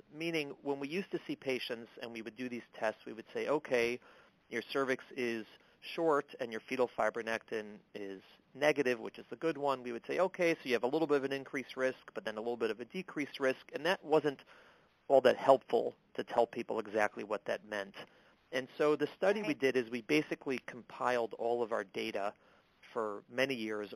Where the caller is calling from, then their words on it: New York City, New York, United States; I'm calling in from New York City.